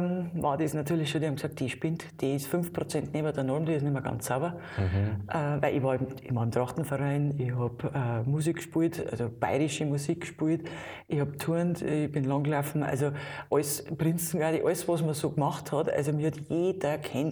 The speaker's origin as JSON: {"language": "German", "town": "Schliersee", "region": "Bavaria", "country": "Germany", "tie": "born or raised there", "said": "und war dann in meinem Heimatort in Schliersee halt in der Wirtschaft drin"}